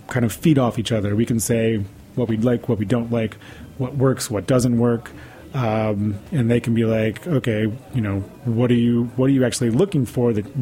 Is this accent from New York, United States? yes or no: yes; Rochester, New York, United States; now in Brooklyn, United States; I'm from Rochester, New York. I lived in Syracuse for a little bit. Spent a lot of time in the Adirondacks. Lived in Brooklyn for 11 years now. So. You know, I'm New York through and through